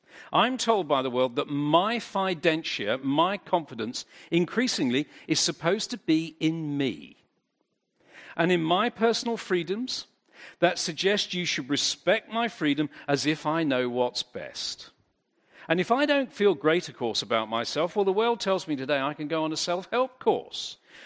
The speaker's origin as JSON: {"language": "English", "region": "London", "country": "United Kingdom", "said": "I'm from London, but I love South Africa."}